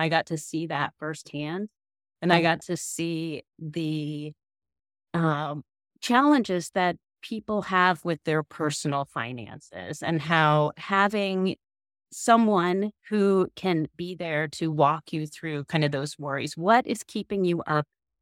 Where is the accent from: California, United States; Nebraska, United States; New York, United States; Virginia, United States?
Nebraska, United States; Omaha; I grew up in Omaha, Nebraska, and my dad ran a family business that was started by my great-grandfather.